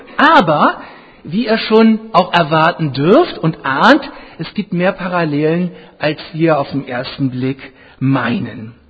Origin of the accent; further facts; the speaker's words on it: Germany; Das wäre jetzt eher kölsch zu erwarten, aber wir als Deutsche wissen natürlich, das ist sprachlich nicht so ganz sauber.